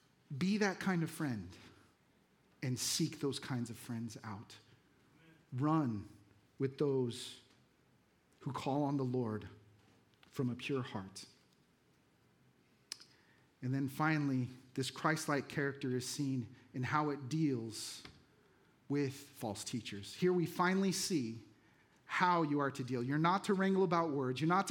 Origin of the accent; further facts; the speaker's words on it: Vallejo, California, United States; you know, I'm from Vallejo.